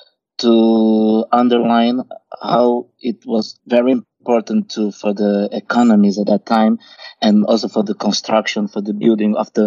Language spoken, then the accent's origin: English; Angola; I'm from Angola, and people that were trafficked from the transatlantic slavery commerce, a third of those people, they came from Angola.